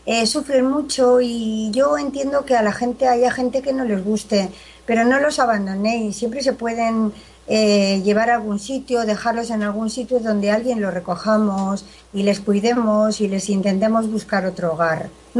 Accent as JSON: {"language": "Spanish", "town": "Madrid", "region": "Community of Madrid", "country": "Spain", "tie": "born or raised there", "also_born_or_lived": "Ceuta", "said": "yo nací en Ceuta, porque mi padre era militar y por aquella época pues toda la familia era de militares y veníamos de allí, pero a los 2 años me trasladé a vivir a Madrid y bueno, desde entonces vivo aquí en Madrid."}